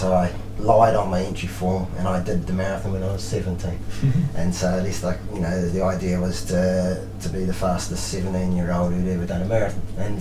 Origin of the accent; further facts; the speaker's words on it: New Zealand; I was born in New Zealand and lived in New Zealand for the first 27 years